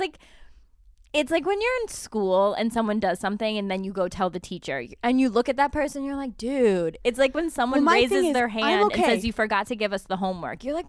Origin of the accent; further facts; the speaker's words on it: Albany, New York, United States; But obviously, I'm Italian and from Albany, so, like, I have to talk a little bit of shit under my breath.